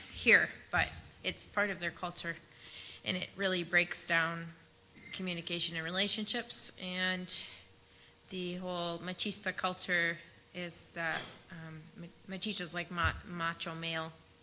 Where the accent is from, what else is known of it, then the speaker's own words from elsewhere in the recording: United States; That I've had an easy life automatically because I'm American or something.